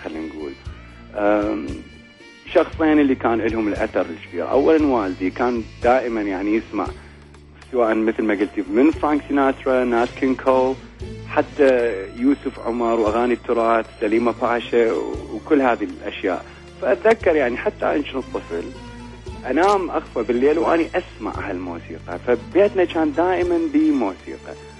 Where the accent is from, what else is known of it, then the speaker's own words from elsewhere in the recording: Iraq; إحنا النظرة للفنان ما تعطي حقه عندنا بالعراق